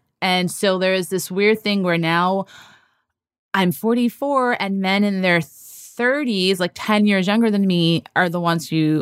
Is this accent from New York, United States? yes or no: yes; New York City, New York, United States; I grew up in New York City. I was taking the subway at 12. Like, you know, you just grow up fast when you grow up in New York.